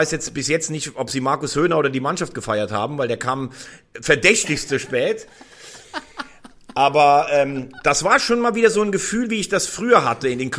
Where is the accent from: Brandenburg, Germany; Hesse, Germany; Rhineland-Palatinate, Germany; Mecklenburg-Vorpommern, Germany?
Rhineland-Palatinate, Germany; Also ich bin gebürtiger Rheinland-Pfälzer.